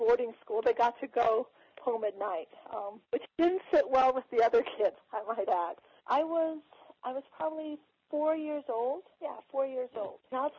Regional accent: Salt Lake City, Utah, United States; also born or lived in Iran / England; So I was born in Iran, but I actually grew up in Salt Lake City, Utah. We lived in England for 3 or 4 years, but then we migrated here to the United States after the revolution.

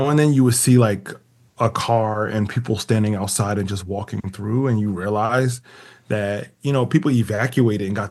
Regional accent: Jersey City, New Jersey, United States; also born or lived in Delaware; Jersey City, New Jersey, born and raised.

